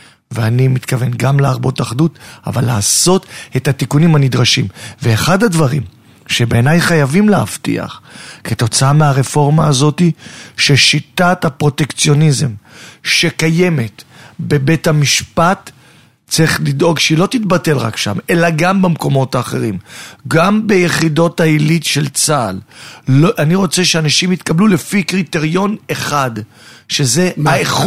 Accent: Holon, Tel Aviv District, Israel; אני גדלתי בחולון, גדלתי בשכונת תל גיבורים, גדלתי בבית של הדיור הציבורי.

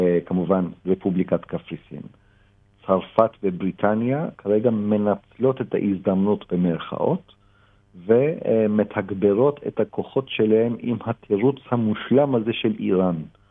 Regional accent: Turkey; now in Israel; אני מן הסתם נולדתי שם, כן. גדלתי שם.

